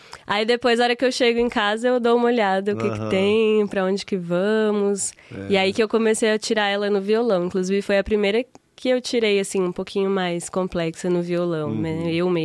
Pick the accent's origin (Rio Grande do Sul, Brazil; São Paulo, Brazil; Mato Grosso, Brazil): Mato Grosso, Brazil; Cuiabá; é um prazer estar aqui em Cuiabá, minha terra, né?